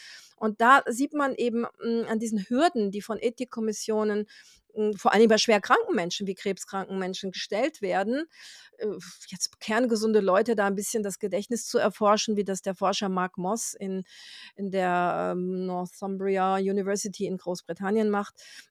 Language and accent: German; Brazil; German is a second language; Wir haben aus meiner Heimat Brasilien viele, viele Orangenölstudien.